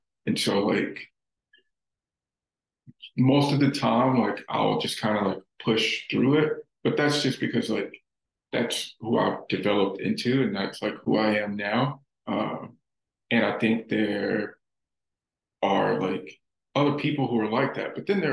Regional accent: Louisiana, United States; and it may have been like where I was raised, or I grew up in the South, Louisiana. You know, it's very traditional, I guess to say.

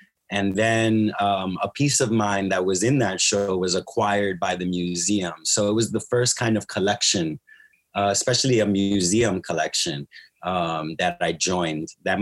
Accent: San Diego, California, United States; also born or lived in North Carolina; I was born in North Carolina to a Dominican mother and a Puerto Rican father. And I catch myself, making a long story short, growing up in San Diego, you know what I mean? On a military base.

